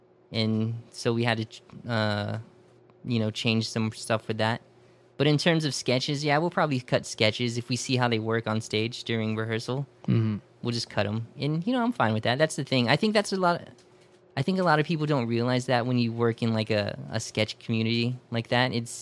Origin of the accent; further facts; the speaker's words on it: Mississippi, United States; Growing up in South Mississippi, tough.